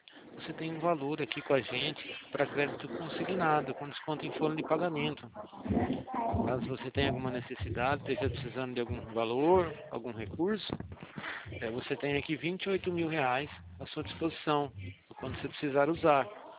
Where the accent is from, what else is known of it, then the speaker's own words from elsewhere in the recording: Araras, São Paulo, Brazil; Eu sou daqui de Araras mesmo.